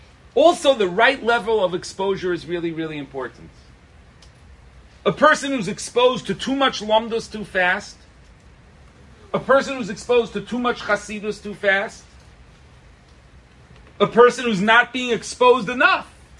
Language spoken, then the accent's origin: English; Brooklyn, New York, United States; I grew up in Brooklyn, and the yeshivas that I went to were good